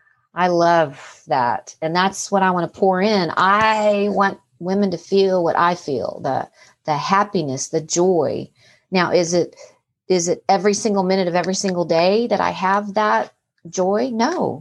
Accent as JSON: {"language": "English", "town": "San Antonio", "region": "Texas", "country": "United States", "tie": "born or raised there", "said": "But yeah, I'm a South Texas girl. I grew up in San Antonio. So yeah, Spanish is, you know, the second language."}